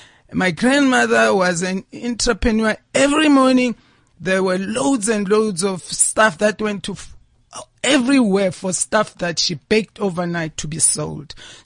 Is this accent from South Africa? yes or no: yes; Limpopo, South Africa; also born or lived in Soweto; I was born in Soweto. But my parents shipped us also to our grandparents in Limpopo, where we attended school and ended up in a boarding school in Limpopo.